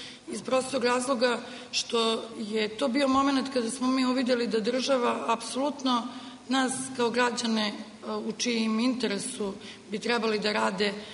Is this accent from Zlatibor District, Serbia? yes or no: yes; Arilje, Zlatibor District, Serbia; obzirom da ja dolazim iz Arilja